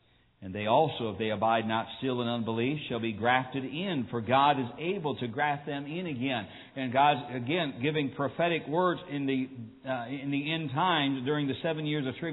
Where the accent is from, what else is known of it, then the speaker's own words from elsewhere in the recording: United States; And I know that's not a very popular thing amongst patriotic Americans, and I'm patriotic American